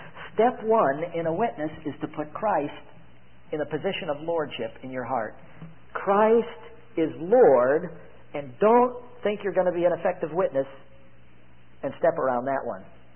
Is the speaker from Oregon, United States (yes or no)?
no; Bethany, Connecticut, United States; I said, I'm from Connecticut. He said, where in Connecticut? I said, Bethany, Connecticut.